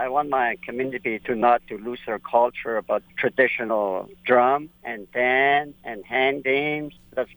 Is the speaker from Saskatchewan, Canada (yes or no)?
yes; Fond du Lac, Saskatchewan, Canada; now in Stoney, Canada; I'm regional from Fond du Lac. So I moved to Stoney in my second year now. I learned from my elder from Black Lake and Fond du Lac.